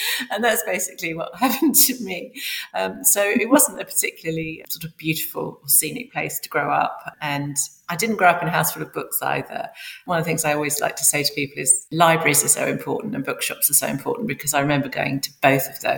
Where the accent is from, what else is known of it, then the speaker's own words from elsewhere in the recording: London, United Kingdom; Well, I grew up in a suburb of northwest London.